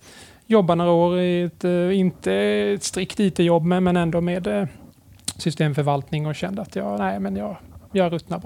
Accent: Kalmar County, Sweden; Jag är från Öland från början, men varit iväg och studerat i Umeå innan.

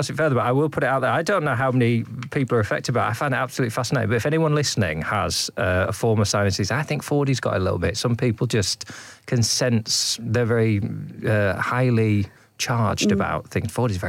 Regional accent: Bristol, South West England, United Kingdom; accent: Bristol; so when I try and do a Norwich accent, it just becomes my Bristol accent.

